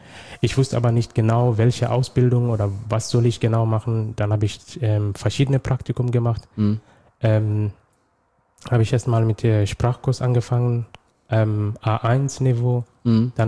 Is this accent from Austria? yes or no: no; Somalia; German is a second language; now in Germany; Ursprünglich komme ich aus Somalia. Ich bin seit 2011 in Deutschland.